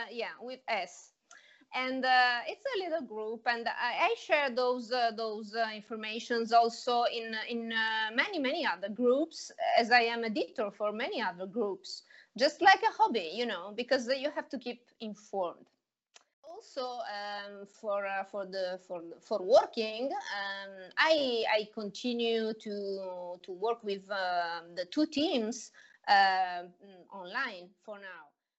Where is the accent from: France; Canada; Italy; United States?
Italy; Yeah, I am from Italy.